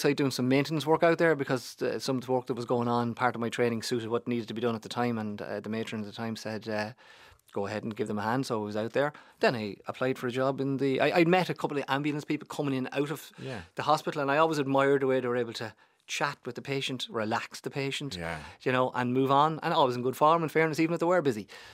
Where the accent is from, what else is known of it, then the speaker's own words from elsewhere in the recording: Trim, County Meath, Ireland; I'm placed in Trim, County Meath.